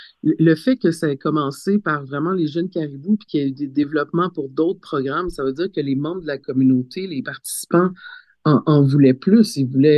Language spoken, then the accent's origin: French; Waswanipi, Quebec, Canada; pour avoir vécu dans ma communauté, moi, je viens de Waswanipi, là, je suis plus au sud avec les Cris